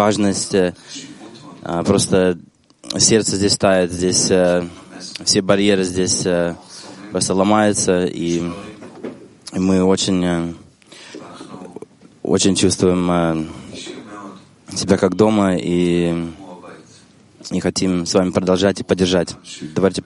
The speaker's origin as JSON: {"language": "Russian", "town": "San Francisco", "region": "California", "country": "United States", "said": "из Сан-Франциско."}